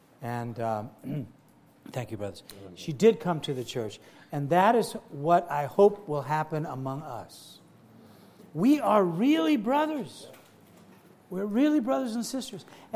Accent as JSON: {"language": "English", "town": "Ferguson", "region": "Missouri", "country": "United States", "tie": "born or raised there", "said": "well, I grew up in Ferguson, Missouri. Now, he and I know what that means."}